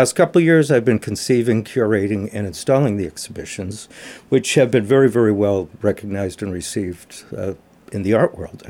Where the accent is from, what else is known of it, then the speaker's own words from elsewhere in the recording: Massachusetts, United States; also born or lived in Boston / Atlanta / New York City; now in Tiverton, United States; No, I grew up in Massachusetts, lived in Boston for many years, lived in Atlanta for a while, New York City, and then came back to Tiverton to spend more time.